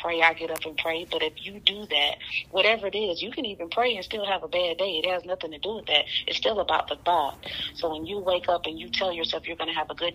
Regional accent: the South, United States; I'm a hugger. I am a hugger. I'm from the South. I'm going to hug you.

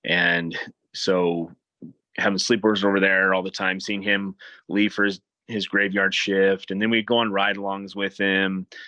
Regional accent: Utah, United States; also born or lived in Pocatello, Idaho; So I was born in Idaho, Pocatello. Lived there for just a few years. I don't remember any of that. Then grew up in Utah, moved down to Utah County, Utah Valley, went through school there

